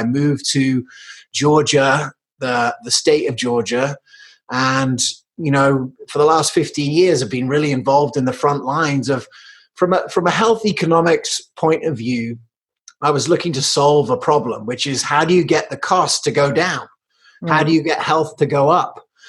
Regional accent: England, United Kingdom; also born or lived in Colorado, United States / South Africa; I was born in Colorado, but I grew up in England and South Africa.

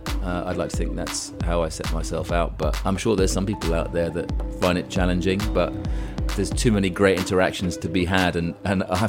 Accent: Cairo, Cairo Governorate, Egypt; growing up in Cairo, it was the early 1970s. President Nasser had just died. We moved there just before he died.

